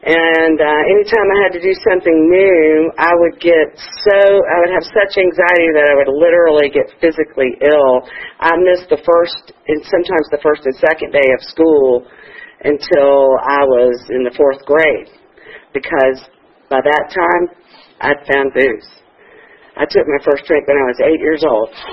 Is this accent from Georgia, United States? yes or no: yes; Atlanta, Georgia, United States; I'm from Atlanta. Grew up here. Grew up in Buckhead and Dunwoody. So, I'm a spoiled, privileged brat.